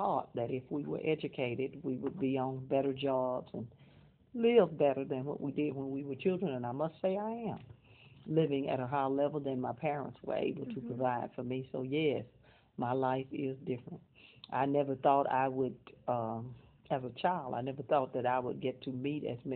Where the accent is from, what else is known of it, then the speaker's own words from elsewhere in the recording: Fort Worth, Texas, United States; I grew up here in Fort Worth